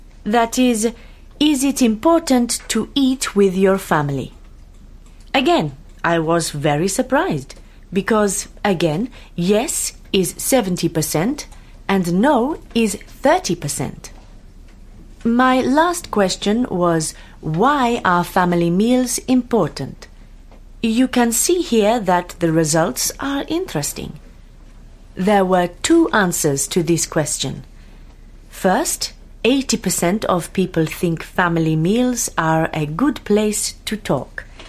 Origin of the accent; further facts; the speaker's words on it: Italy; English is a second language; I'm from Italy, and food is very important in my country and in my culture.